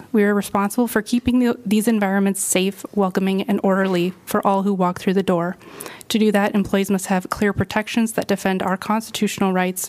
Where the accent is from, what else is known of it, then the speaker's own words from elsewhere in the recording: Iowa City, Iowa, United States; I'm from Iowa City.